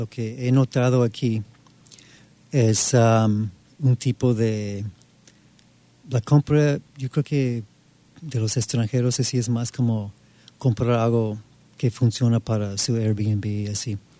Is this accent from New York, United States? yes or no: no; Montana, United States; Spanish is a second language; Crecí en Montana, en el estado de Montana, en los Estados Unidos.